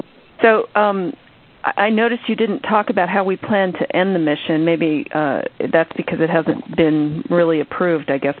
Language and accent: English; California, United States; accent: Californian; I used to always pronounce it in my California accent, Krupp, and my German colleagues just chastised me for that.